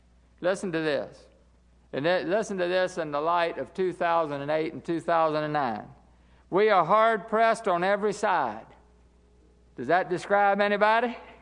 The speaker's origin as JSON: {"language": "English", "town": "Chesapeake", "region": "Virginia", "country": "United States", "said": "He's not for me because I'm from Chesapeake."}